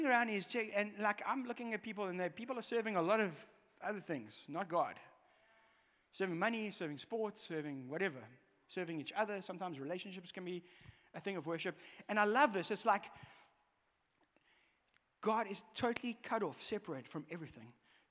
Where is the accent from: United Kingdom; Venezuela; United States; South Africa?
South Africa; Durban, KwaZulu-Natal; I grew up in Durban, so we came across a lot of Hindus.